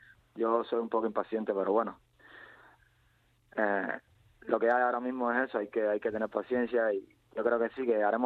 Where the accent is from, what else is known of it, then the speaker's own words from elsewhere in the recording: Cuba; now in Spain; Todos los cubanos somos